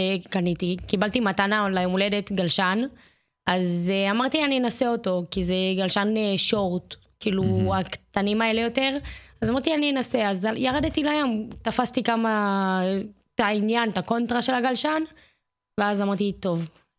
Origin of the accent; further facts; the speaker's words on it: Dimona, Southern District, Israel; כי אני באה מדימונה.